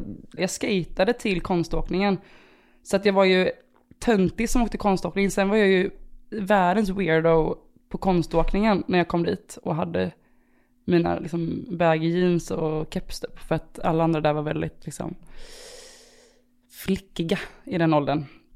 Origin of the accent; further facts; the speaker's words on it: Kungsbacka, Halland County, Sweden; vi växte upp i Kungsbacka, 3 mil utanför Göteborg